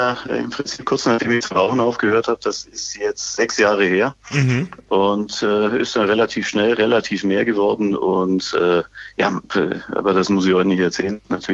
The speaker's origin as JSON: {"language": "German", "town": "Ulm", "region": "Baden-Württemberg", "country": "Germany"}